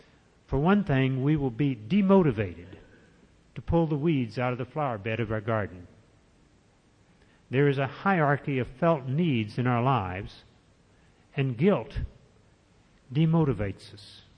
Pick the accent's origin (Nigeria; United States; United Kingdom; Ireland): Ireland; I'm not either. I'm Irish, and that's worse.